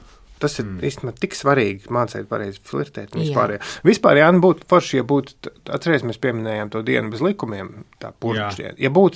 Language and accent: Latvian; Sigulda, Sigulda Municipality, Latvia; Es augu Siguldā, man bija šausmīgi bail no tā panorāmas rata.